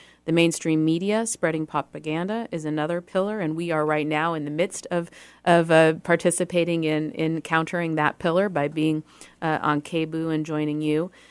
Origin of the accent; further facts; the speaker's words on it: San Francisco, California, United States; I'm from San Francisco